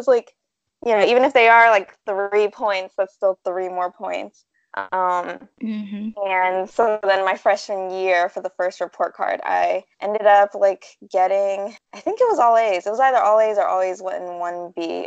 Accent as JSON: {"language": "English", "town": "Philadelphia", "region": "Pennsylvania", "country": "United States", "tie": "born or raised there", "said": "So I was born and raised in North Philly. Under a single mother, I have a ton of siblings."}